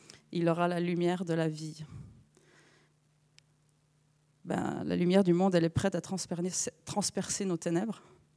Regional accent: Vaud, Switzerland; Donc si vous entendez un accent, c'est normal, parce que je suis une bonne vaudoise.

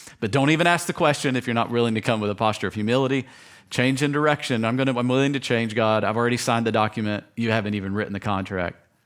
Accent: Tennessee, United States; I'm from Tennessee, guys.

